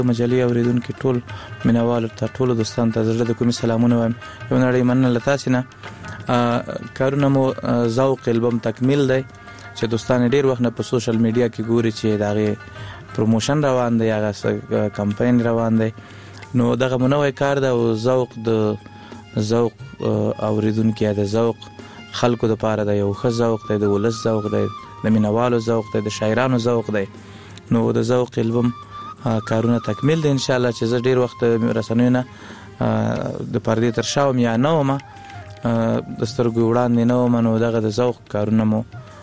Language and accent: Pashto; Laghman, Afghanistan; also born or lived in Kunduz; مننه زمنګ اصلا د لغمان ولایت یو بیاتلی کندوز ته د ناقلونو په دوره کې